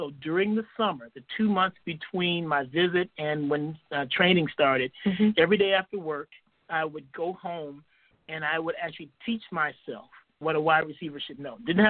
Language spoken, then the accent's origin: English; Detroit, Michigan, United States; Yeah, I was raised in Detroit, Michigan, and I was about 3 years old.